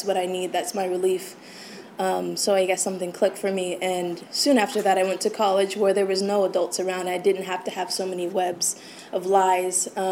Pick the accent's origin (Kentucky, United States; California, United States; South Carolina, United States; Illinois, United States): California, United States; Long Beach; So I grew up in Long Beach, California, in an alcoholic family.